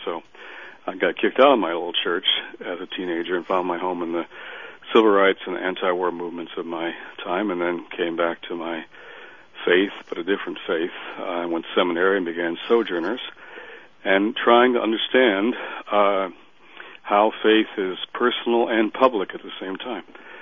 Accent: Detroit, Michigan, United States; all the pain and suffering in my hometown of Detroit and so many other places will have been in vain.

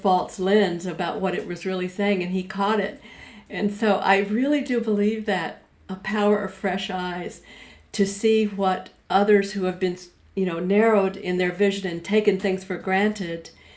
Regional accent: Fort Worth, Texas, United States; Yes, especially since I grew up in Fort Worth, Texas. Fort Worth, Texas.

